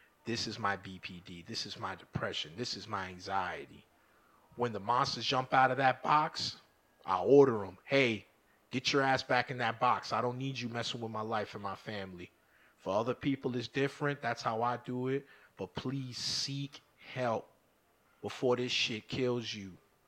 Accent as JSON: {"language": "English", "town": "New York City", "region": "New York", "country": "United States", "tie": "born or raised there", "said": "I grew up around Muslims in New York City."}